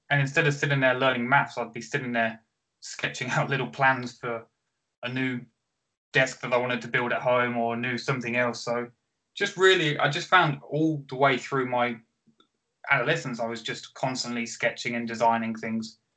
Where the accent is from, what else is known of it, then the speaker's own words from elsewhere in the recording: Northampton, East Midlands, United Kingdom; I'm from Northampton, so Northampton boy